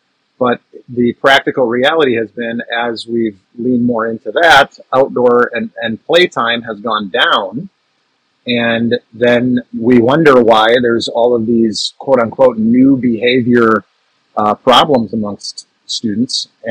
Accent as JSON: {"language": "English", "town": "Sheboygan", "region": "Wisconsin", "country": "United States", "tie": "born or raised there", "said": "Actually, the school that I grew up in here in Wisconsin. I'm back to my alma mater. It's a preschool through 12th grade school system in Sheboygan, Wisconsin."}